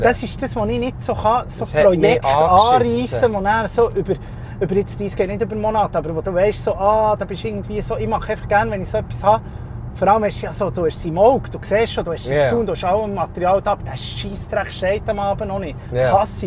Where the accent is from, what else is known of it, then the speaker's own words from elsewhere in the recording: Locarno, Ticino, Switzerland; einfach das ganze Tessin, obwohl es mein Heimatort ist, Locarno, Tessin, ich bin ja stolz, es klingt gut, aber es ist nicht meins